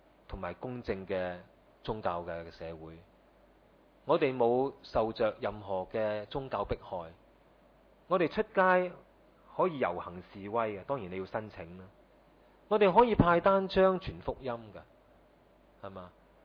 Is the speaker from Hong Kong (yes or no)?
yes; Hong Kong; 所以呢这个处境呢其实都是好像我们香港人的